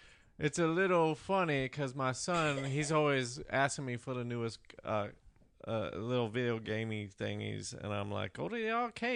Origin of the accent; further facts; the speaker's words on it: Georgia, United States; No, I'm just from Georgia.